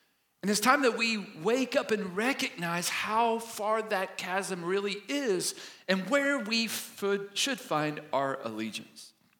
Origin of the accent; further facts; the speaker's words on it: Kentucky, United States; Now, remember, I grew up in Kentucky, right?